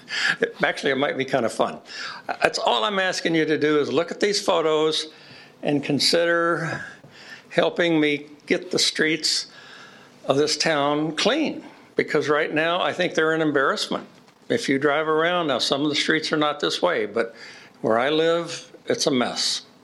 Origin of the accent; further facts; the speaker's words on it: Beaumont, Texas, United States; also born or lived in Colorado; I've lived in Colorado for 41 years. I grew up in Beaumont. I then moved to Conroe and then Austin, and now I'm here for 3 years.